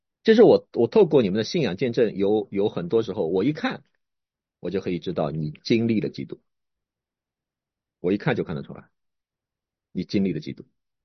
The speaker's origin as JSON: {"language": "Chinese", "town": "Suzhou", "region": "Jiangsu", "country": "China", "tie": "born or raised there", "said": "就如同我老家是苏州，"}